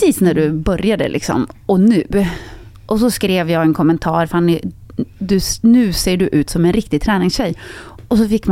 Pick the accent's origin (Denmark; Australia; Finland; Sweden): Finland; Nej, men jag tänker att man är lite finne. Jag är ju också finne.